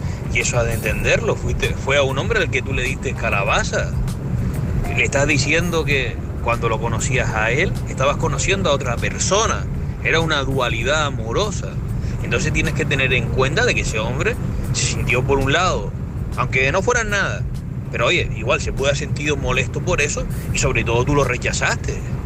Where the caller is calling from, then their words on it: Canary Islands, Spain; de Tenerife.